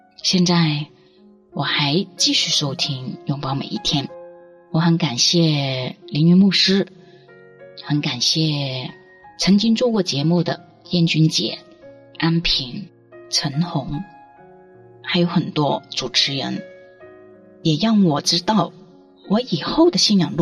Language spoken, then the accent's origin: Chinese; Guangdong, China; 我们广东人就是有一句话